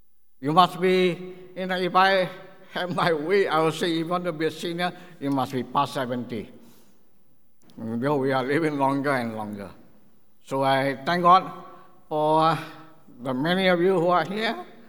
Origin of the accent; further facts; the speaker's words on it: Singapore; first language English; You know, having been born and raised in Singapore is a great help. Because number one, English is our first language.